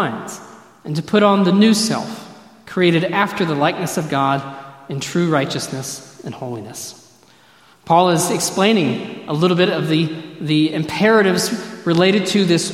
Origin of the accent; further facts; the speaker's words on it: North Carolina, United States; I grew up in North Carolina